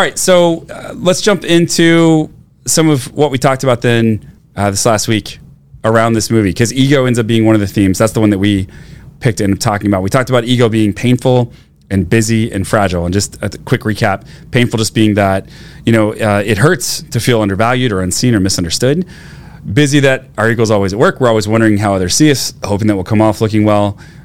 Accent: Texas, United States; I grew up in Texas, right?

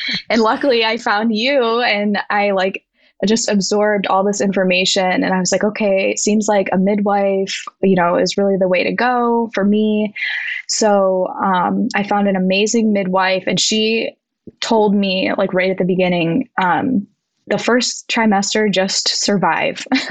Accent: Cleveland, Ohio, United States; We're from Cleveland, and my fiance owns a flooring company.

